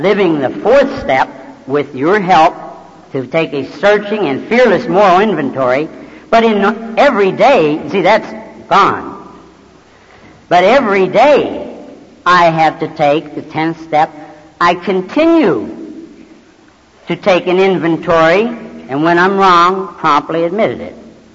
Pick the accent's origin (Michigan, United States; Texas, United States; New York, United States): Texas, United States; Houston; I have worn out I don't know how many groups in my hometown of Houston the last few months